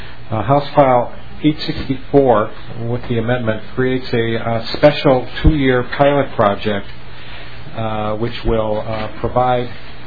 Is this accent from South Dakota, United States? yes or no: no; St. Louis Park, Minnesota, United States; As, I learned growing up in St. Louis Park, which when I went to school was one-third Jewish, one-third Catholic, and one-third Protestant.